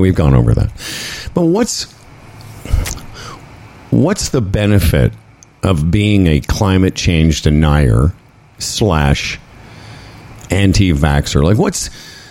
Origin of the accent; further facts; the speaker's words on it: Western Canada, Canada; also born or lived in Vancouver / Victoria; I grew up in Western Canada. I lived in Vancouver. I've spent time in Victoria.